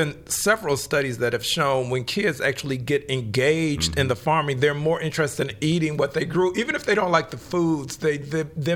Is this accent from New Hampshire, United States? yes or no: no; Chicago, Illinois, United States; I grew up in Chicago